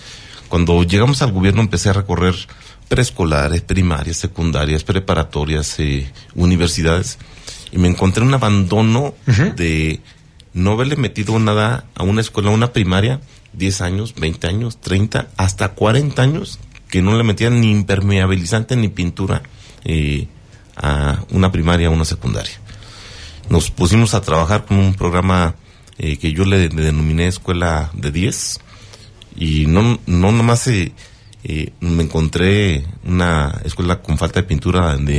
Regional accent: Mexico; más bien unirnos como mexicanos

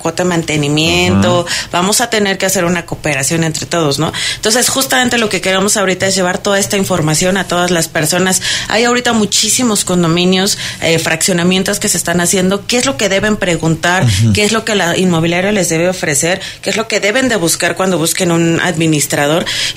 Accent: Mexico; no sé si sea como humanos o como mexicanos

